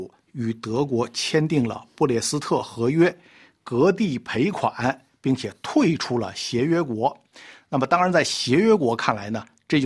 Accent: China; 我们在中国长大的一代人

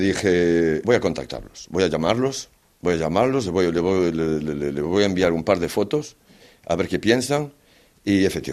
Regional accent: Spain; now in Limoges, France; Tengo 47 años, soy español y trabajo en el matadero de Limoges desde hace más de 7 años.

